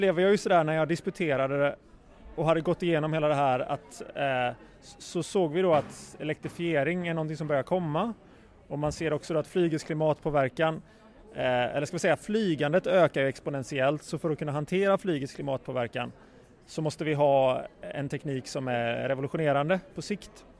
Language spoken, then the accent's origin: Swedish; Gothenburg, Västra Götaland County, Sweden; jag är från Göteborg. Jag växte upp väldigt nära Säve flygplats